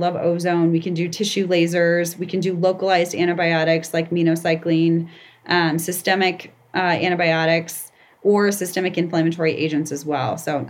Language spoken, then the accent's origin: English; Colorado, United States; I'm from Colorado, so we say, you know, crunchy organics.